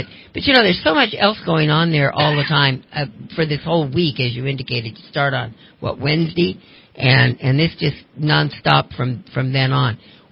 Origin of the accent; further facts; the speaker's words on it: Idaho, United States; Well, when I grew up with rodeos in Idaho, and I don't remember mutton busting.